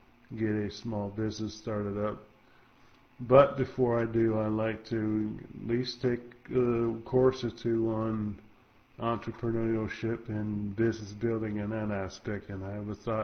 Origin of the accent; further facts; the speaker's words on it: North Dakota, United States; also born or lived in Tuscaloosa; I had lived in Alabama, Tuscaloosa, for 23 and a half years. And I moved back to my home state of North Dakota back in December.